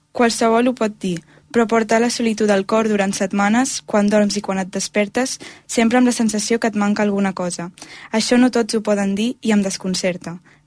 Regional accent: Barcelona, Catalonia, Spain; I vinc d'aquí a Barcelona.

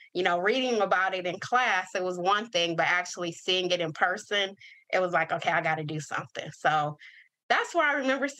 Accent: Lorain, Ohio, United States; Yes, I would say actually growing up in Lorain, Ohio, that's where Toni Morrison is from.

